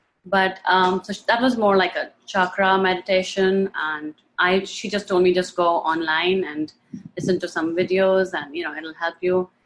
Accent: New Delhi, Delhi, India; moved away as an adult; now in United States; I'm originally from India. I'm from New Delhi. My dad was in the military in India, so we kept moving around from north to south everywhere. And when I was 20, I moved to US.

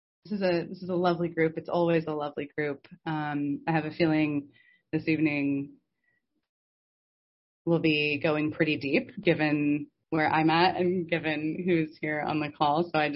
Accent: Idaho, United States; moved away; going home to Idaho in October to visit my mom, and just being in my hometown

